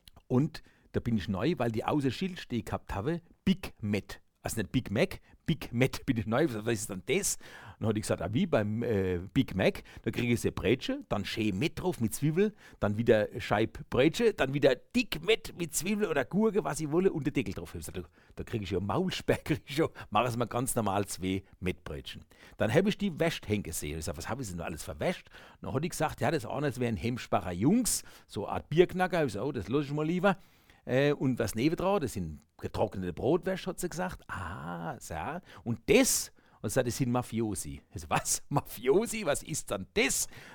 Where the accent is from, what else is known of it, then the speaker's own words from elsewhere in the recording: Mannheim, Baden-Württemberg, Germany; born there; Ich bin in Mannheim geboren, deswegen sage ich manchmal wir.